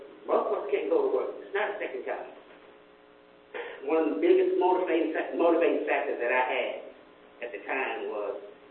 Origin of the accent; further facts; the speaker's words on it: Texas, United States; born there; when I was born in East Texas, I was the oldest of 12 kids.